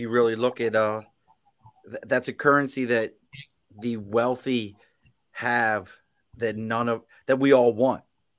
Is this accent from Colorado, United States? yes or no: no; Baltimore, Maryland, United States; So, I told you I grew up in Baltimore. Everybody got sweet tea.